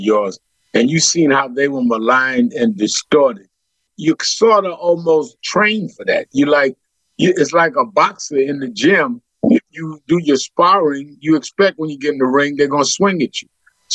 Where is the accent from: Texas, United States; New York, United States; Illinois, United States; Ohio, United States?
New York, United States; I didn't come from the South. I was born and raised in New York.